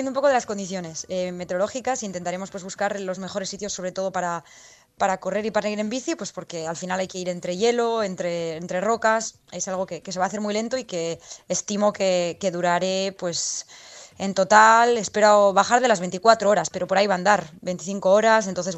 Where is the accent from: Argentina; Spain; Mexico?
Spain; yo soy la primera española también tan joven en mandar una expedición en la Antártida